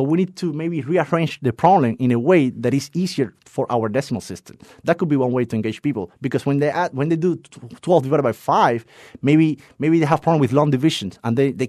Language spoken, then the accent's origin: English; Cuba; I was born and raised in Cuba, and education over there, I have a good education.